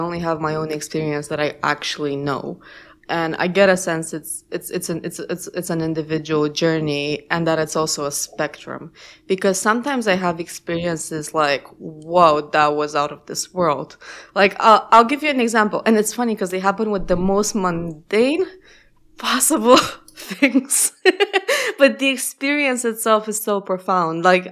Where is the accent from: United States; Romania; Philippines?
Romania; first language Romanian; English is a second language; and it was in Romanian, which is my mother tongue.